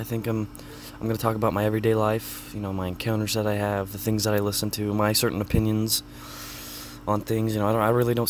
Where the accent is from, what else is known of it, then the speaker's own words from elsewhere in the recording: Enid, Oklahoma, United States; born there; I was born in Enid, Oklahoma in 1999 on January 31st.